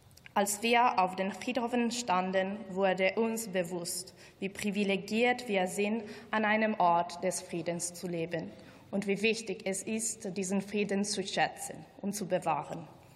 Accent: Italy; ich komme aus Italien.

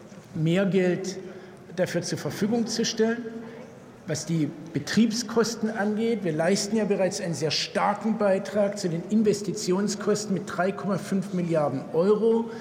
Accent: Baden-Württemberg, Germany; Das ist in meinem Heimatland Baden-Württemberg ganz stark der Fall, in anderen Ländern aber auch.

